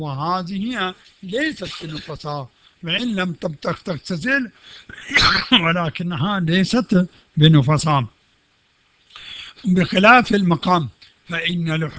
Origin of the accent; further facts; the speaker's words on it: Pakistan; Arabic is a second language; مثلا هناك عندنا في باكستان